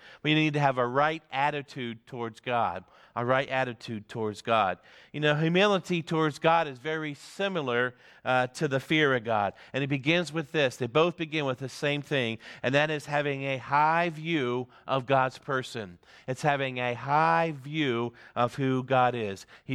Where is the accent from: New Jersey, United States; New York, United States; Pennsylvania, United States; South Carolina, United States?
Pennsylvania, United States; When I grew up in Pennsylvania